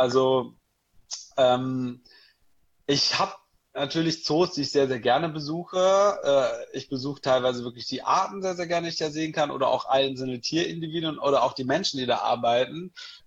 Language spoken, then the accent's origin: German; North Rhine-Westphalia, Germany; Ich komme aus der Nähe von Münster.